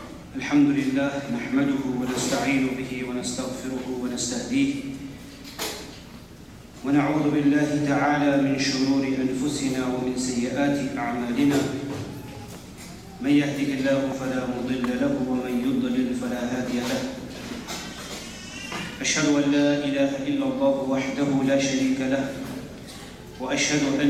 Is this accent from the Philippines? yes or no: no; England, United Kingdom; now in Canada; I am not, as you may know from my accent, not from Canada. I am from the United Kingdom and from England.